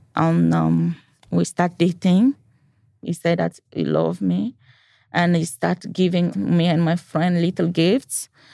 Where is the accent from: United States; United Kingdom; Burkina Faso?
Burkina Faso; English is a second language; I'm from Burkina Faso. It's a little country in the middle of Nigeria, Ghana, Mali, Benin, Togo.